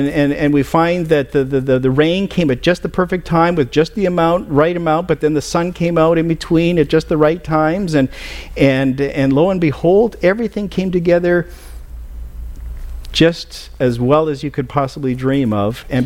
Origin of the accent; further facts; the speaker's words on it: Alberta, Canada; because I came from Alberta.